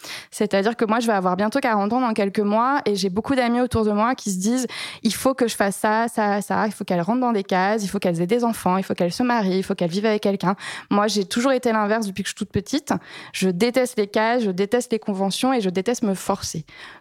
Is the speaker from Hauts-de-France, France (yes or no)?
no; Paris, Île-de-France, France; j'ai 39 ans, je travaille dans les médias et je suis parisienne.